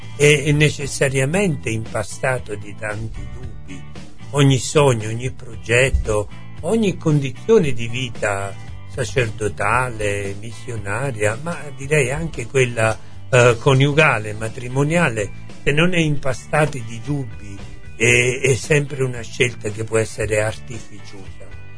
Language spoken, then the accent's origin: Italian; Torre del Greco, Campania, Italy; sono nato a Torre del Greco, ho anche completato una parte dei miei studi liceali nella città di Torre del Greco